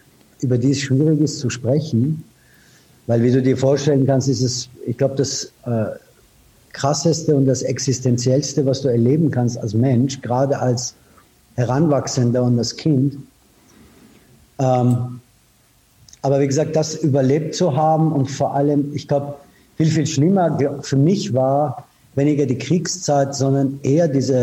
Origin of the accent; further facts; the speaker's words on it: Iran; moved away; ich bin im Iran geboren, hatte eigentlich eine sehr, sehr schöne Kindheit